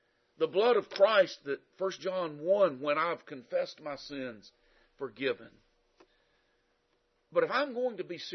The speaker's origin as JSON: {"language": "English", "town": "Oak Grove", "region": "Florida", "country": "United States", "lives_now": "Athens, United States", "said": "I guess you can say I am from Athens, Alabama. I live there now, but I'm from Oak Grove, Florida. It's just an Oak Grove on the other end of the state, but it's good to be back in my home state."}